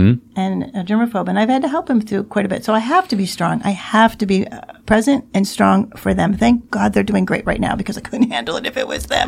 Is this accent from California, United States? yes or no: no; New York, United States; I grew up near Syracuse.